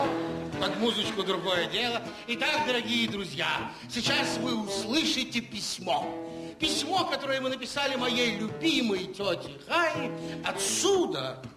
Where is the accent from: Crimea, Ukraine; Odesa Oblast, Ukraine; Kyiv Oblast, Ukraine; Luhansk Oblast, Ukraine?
Odesa Oblast, Ukraine; Odesa; born there; я тоже родился в Одессе.